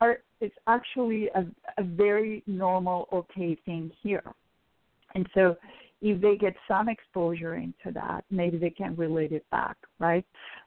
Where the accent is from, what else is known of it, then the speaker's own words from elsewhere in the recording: Spain; And I'm from Europe, where, you know, I grew up in Spain, where same-sex marriage was illegal in Spain